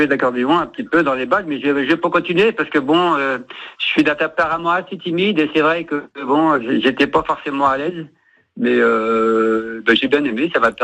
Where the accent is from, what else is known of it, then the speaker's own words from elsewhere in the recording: Pays de la Loire, France; moi je suis pas de la Mayenne, je viens de la Loire-Atlantique.